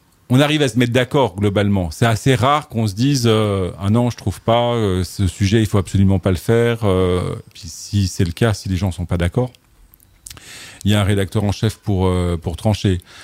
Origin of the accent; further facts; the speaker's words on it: eastern France, France; dans ma région d'origine, qui est dans l'est de la France